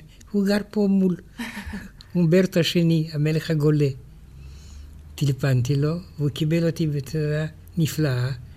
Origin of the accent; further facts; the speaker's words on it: France; כשהייתי ילד בצרפת, ילדתי עם שתי בנות פורטוגליות.